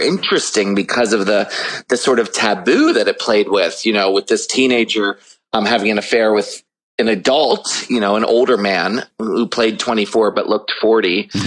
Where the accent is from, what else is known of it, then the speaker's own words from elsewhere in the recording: Maryland, United States; definitely John Waters and the connection of me growing up in Maryland.